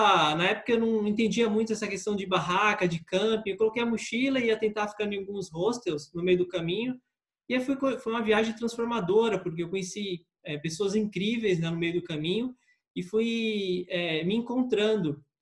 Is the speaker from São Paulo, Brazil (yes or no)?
yes; São Paulo, Brazil; now in Novo Hamburgo, Brazil; eu nasci e cresci em São Paulo, né, na capital. Atualmente estou morando no Rio Grande do Sul, em Novo Hamburgo, com minha esposa, a família dela é daqui.